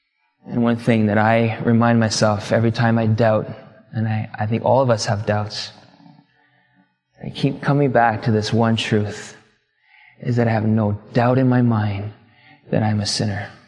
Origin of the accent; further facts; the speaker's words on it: Canada; born there; I'm a Canadian by citizenship. I was born in Canada.